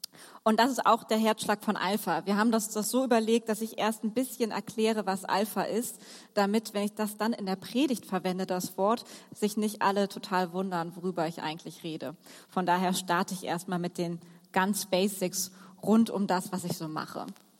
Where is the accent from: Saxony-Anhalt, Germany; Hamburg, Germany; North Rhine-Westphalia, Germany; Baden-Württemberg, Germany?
Hamburg, Germany; Ich komme aus Hamburg, bin dort geboren und aufgewachsen, bin aber wirklich sehr viel unterwegs in Deutschland